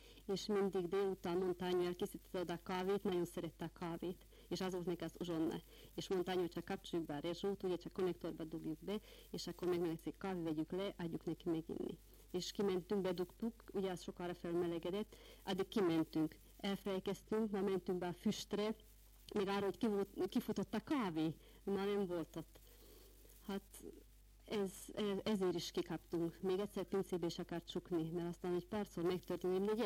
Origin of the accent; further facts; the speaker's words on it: Tarna, Hungary; tarnai lakos, két gyermekem van. Itt születtem Tarnán, a falu végén laktunk egy szobás, egy konyhás lakásban először.